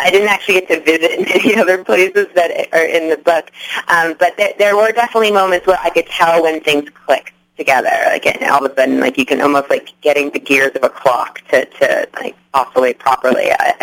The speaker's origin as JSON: {"language": "English", "region": "Massachusetts", "country": "United States", "tie": "born or raised there", "said": "I'm from Massachusetts. I lived in Massachusetts my whole life"}